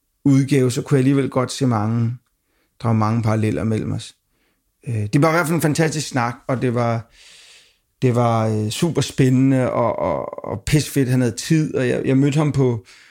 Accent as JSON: {"language": "Danish", "town": "Copenhagen", "region": "Capital Region of Denmark", "country": "Denmark", "tie": "born or raised there", "said": "jeg er vokset op med her på Amager, selvom man overhovedet ikke er herfra."}